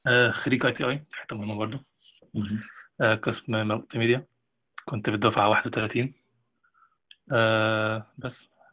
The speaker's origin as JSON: {"language": "Arabic", "country": "Egypt", "said": "أغلب العقول العبقرية في الهندسة أو في البروجرامينج عندنا في مصر عموما"}